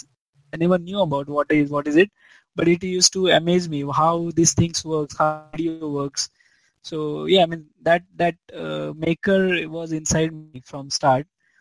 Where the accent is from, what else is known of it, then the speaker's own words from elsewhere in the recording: Mumbai, Maharashtra, India; So, I am born and brought up in Mumbai. Amchi Mumbai. My education started in Bandra East. So my school name was New English School.